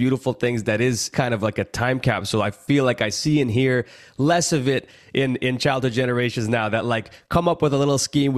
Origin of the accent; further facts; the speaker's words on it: New York City, New York, United States; I grew up in New York and cutting ass on each other is just how we show love